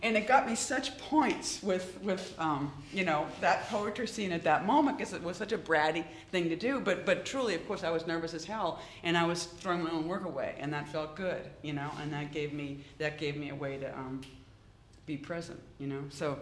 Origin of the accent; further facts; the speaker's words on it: Boston, Massachusetts, United States; I grew up in Boston, and there was a famous fire at a nightclub called the Coconut Grove